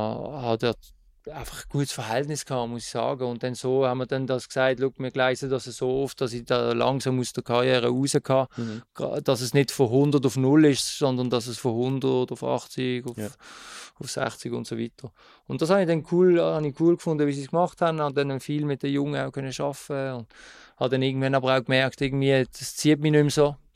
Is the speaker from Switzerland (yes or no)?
yes; Basel, Basel-Stadt, Switzerland; Es war nicht so einfach gewesen, dort als Basler.